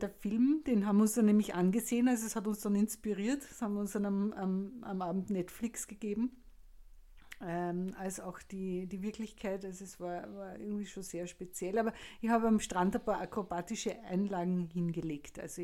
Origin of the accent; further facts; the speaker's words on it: Lower Austria, Austria; ich komme ja aus dem Weinviertel.